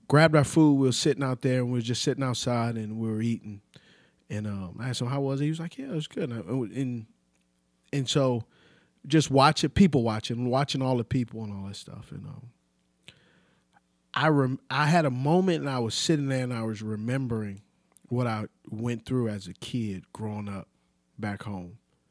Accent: Los Angeles, California, United States; now in Charlotte, United States; Charlotte's the place where I call home. But the place that I call my hometown, where I'm from, man, is L.A. And L.A. taught me a lot.

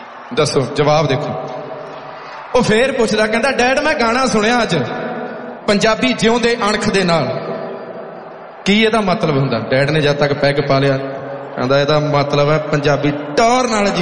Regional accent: Punjab, India; moved away as an adult; ਅਸੀਂ ਜਿਹੜੇ ਪੰਜਾਬ ਤੋਂ ਜੰਮ ਪਲ ਕੇ ਇੱਧਰ ਆਏ ਹਾਂ ਵੱਡੇ ਹੋ ਕੇ ਆਏ ਹਾਂ

